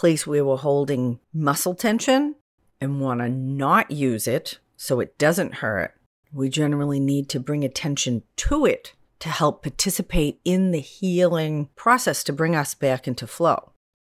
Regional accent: New England, United States; I grew up in New England, so four seasons and rain is not new to me

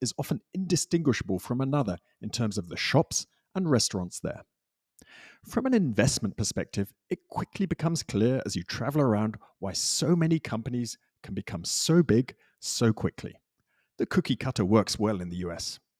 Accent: United Kingdom; Disclaimer, I'm a Brit.

